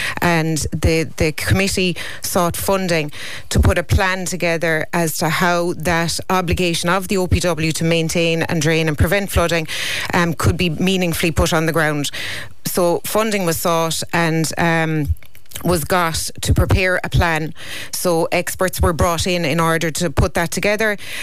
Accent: Lixnaw, Munster, Ireland; I'm from Lixnaw, a very low-lying and under sea level area.

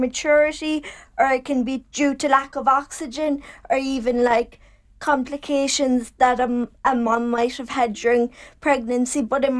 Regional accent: Portmagee, Munster, Ireland; So I'm from Port Magee, so it's in South Kerry

